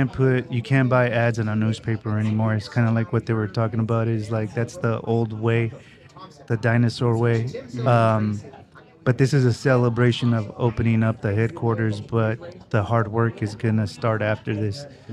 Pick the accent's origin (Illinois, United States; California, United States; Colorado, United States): California, United States; Stockton; You know, I'm from Stockton. I drove by here earlier today just to see where the headquarters was going to be at, and it's right smack in the middle of downtown Stockton.